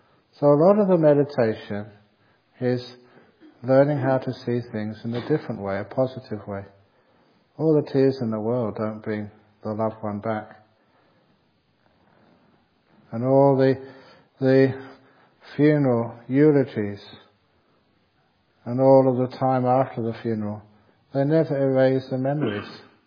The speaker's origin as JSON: {"language": "English", "region": "London", "country": "United Kingdom", "tie": "born or raised there", "said": "growing up in London"}